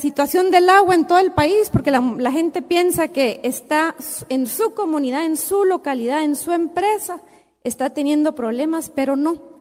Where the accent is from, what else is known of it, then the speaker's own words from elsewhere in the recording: Guatemala; porque tenemos como guatemaltecos que poder vivir en paz